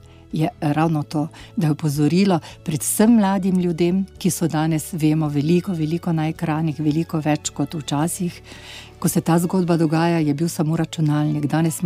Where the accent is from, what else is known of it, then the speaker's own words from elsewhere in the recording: Maribor, Drava, Slovenia; Najprej v Vzhodnem stolpu, na katerega smo Mariborčani zelo ponosni